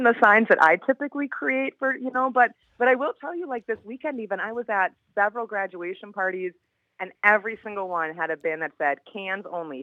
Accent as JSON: {"language": "English", "town": "Pulaski", "country": "United States", "tie": "born or raised there", "said": "Oh, I grew up. Trust me, I grew up out in Pulaski. I've drove by that place so many times"}